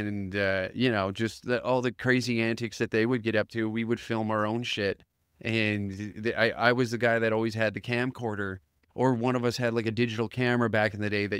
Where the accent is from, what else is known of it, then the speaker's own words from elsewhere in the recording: Taber, Alberta, Canada; moved away; Because I'd moved away from my hometown, Taber, Alberta. So I'm away from my friends